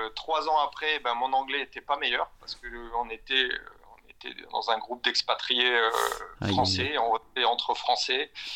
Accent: Les Menuires, Auvergne-Rhône-Alpes, France; now in Hamburg, Germany; je suis originaire de Savoie, des stations de ski, des Menuires pour être très exact.

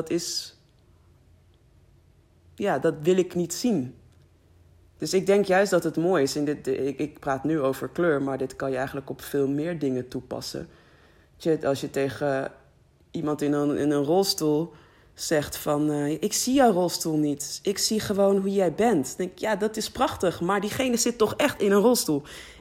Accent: Netherlands; wij zijn Nederlanders, oké, wat zegt dat, weet je? Toevallig zijn we over net aan deze kant van de grens geboren.

